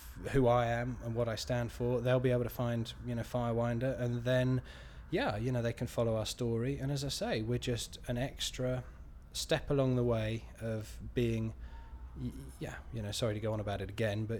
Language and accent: English; Malmesbury, South West England, United Kingdom; I am 37 and I'm from Malmesbury in Wiltshire in the West Country.